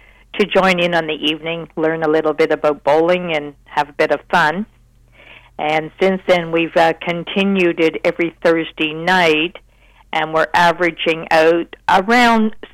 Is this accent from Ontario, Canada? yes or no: yes; Brampton, Ontario, Canada; I'm from the Brampton area, and we had a program going for 30-some years down there.